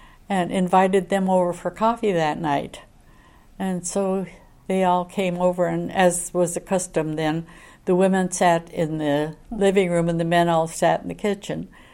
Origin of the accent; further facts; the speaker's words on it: Michigan, United States; And growing up in Upper Michigan, where we had a lot of snow